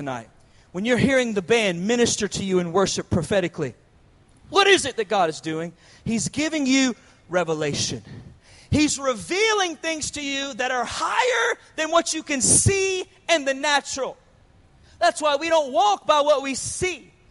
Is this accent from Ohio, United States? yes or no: no; Atlanta, Georgia, United States; But y'all, I'm from Hotlanta. So being in Chicago was a rude awakening.